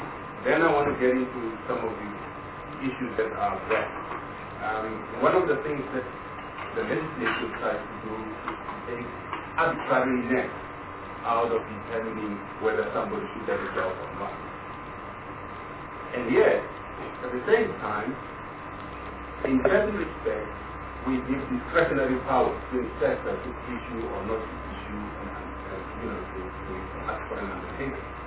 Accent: South Africa; I find, you know, the Employment Equity Act quite disturbing for me as a South African.

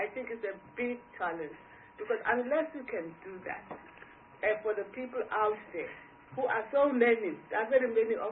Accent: Eastern Cape, South Africa; I come from the Eastern Cape too. I don't mean East London. I don't mean Port Elizabeth. I mean the actual village out there

